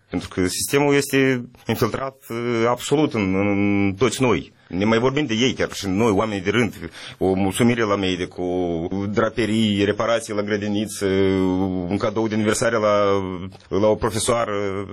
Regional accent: Moldova; Eu sunt moldovean, ea ruschi.

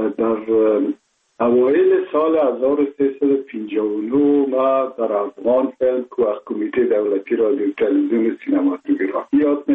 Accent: Kabul, Afghanistan; ما متولد شهر کابل هستم، هستم تاجک و از شهر کونی کابل که از پدر از کابل هستم. مکتب آشقان عارفان که در شهر کونه نزدیک خانه ما بود

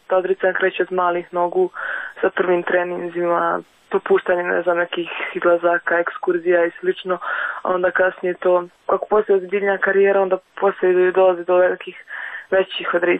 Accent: Berkovići, Republika Srpska, Bosnia & Herzegovina; now in Sarajevo, Bosnia and Herzegovina

